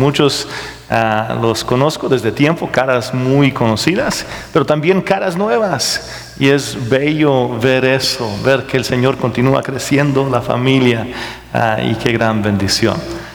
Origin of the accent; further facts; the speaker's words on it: Mexico; porque yo soy mexicano y él es puertorriqueño